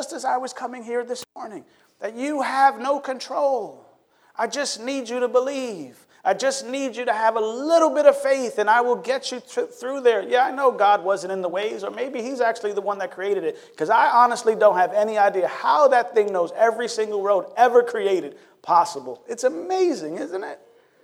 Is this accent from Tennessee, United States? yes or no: no; New York, United States; we're from New York, pastors trying to share the love of Jesus with people.